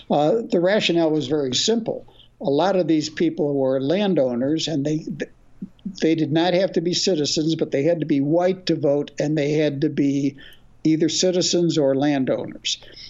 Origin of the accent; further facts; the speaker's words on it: Illinois, United States; I grew up in Illinois. I grew up in Cook County, but right down in the southwest part near the Illinois-Michigan Canal.